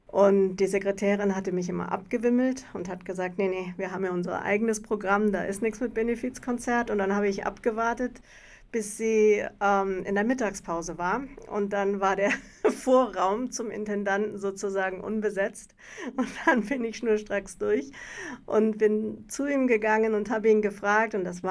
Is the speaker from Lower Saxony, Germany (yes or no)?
no; Munich, Bavaria, Germany; ich bin in Schwabing aufgewachsen und da steht auch das Theater der Jugend.